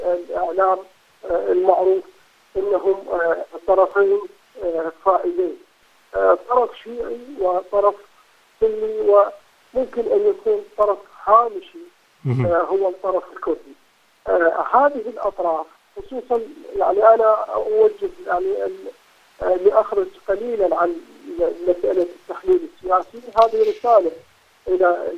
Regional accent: Iraq; نحن كشعب عراقي، ككفاءات، كنخب، كمحللين

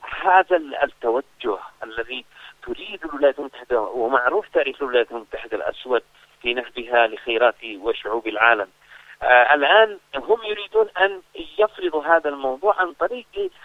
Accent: Yemen; أنا كيمني

